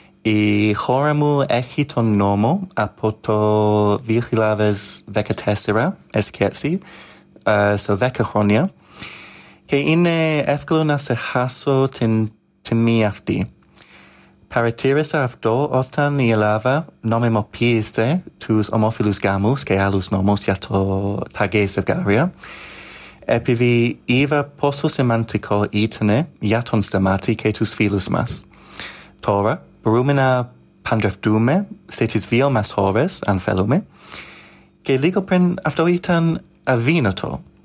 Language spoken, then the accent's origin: Greek; Leeds, Yorkshire and the Humber, United Kingdom; Greek is a second language; στο Leeds. Είμαι από εκεί